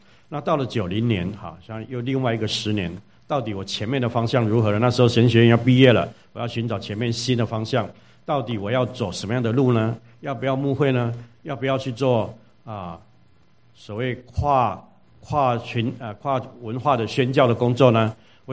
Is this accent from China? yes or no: no; Taiwan; 我在台湾长大，在基督徒家庭长大